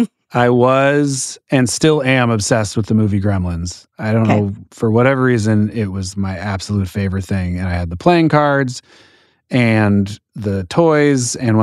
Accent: Berkeley, California, United States; I grew up in Berkeley, so there's this place called Berkeley Bowl that still is going strong

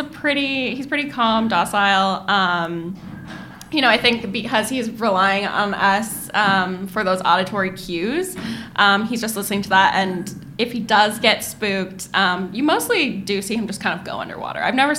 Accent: Monterey, California, United States; I grew up sort of in the Monterey area, and you know, I spent a lot of time at that aquarium

